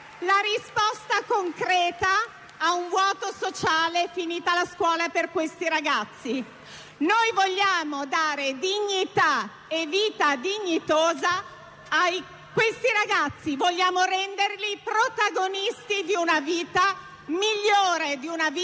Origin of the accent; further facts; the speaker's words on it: Modena, Emilia-Romagna, Italy; Noi siamo i vicini di casa vostri, noi veniamo da Modena